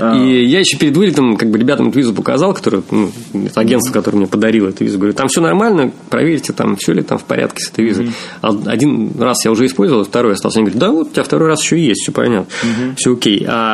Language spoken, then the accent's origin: Russian; Russia; Я как русский художник, вроде как из России